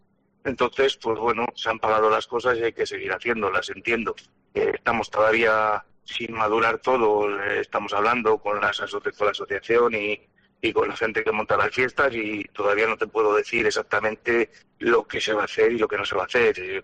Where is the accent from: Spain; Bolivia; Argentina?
Spain; Soria, Castile and León; en los San Juanes, que somos de Soria